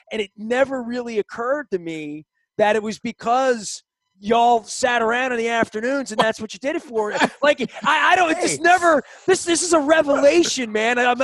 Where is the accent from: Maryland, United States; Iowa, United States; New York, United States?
Maryland, United States; Dundalk; I grew up in Dundalk, so like on the, you know, east line of a lot of Highland Town people. We had a lot of Huns. I mean, I am from a village and a family of Huns.